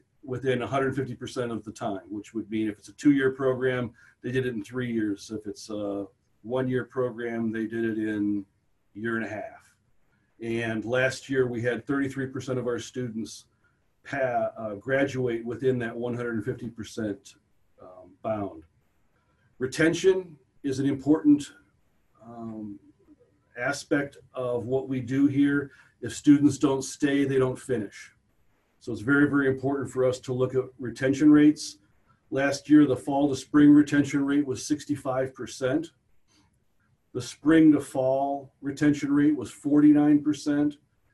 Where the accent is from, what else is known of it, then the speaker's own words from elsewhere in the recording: Illinois, United States; I grew up outside of Chicago, but came down to visit the family farm and work on the family farm